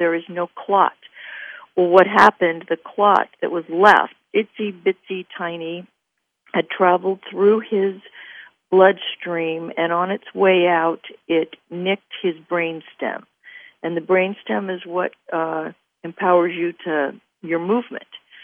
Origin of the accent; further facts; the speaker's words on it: California, United States; actually, I am out of town from California right now at a writer's workshop in upstate Washington State, but I am from California.